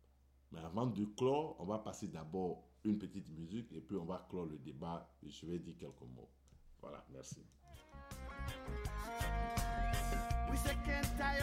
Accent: Côte d’Ivoire; now in United States; Mais je n'ai pas besoin d'être qui, je suis ivoirien, c'est tout simplement.

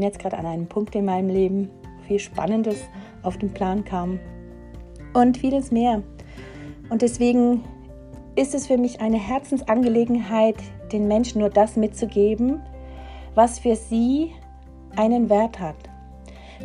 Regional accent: Switzerland; Ich bin ja Schweizerin, man hört es ja.

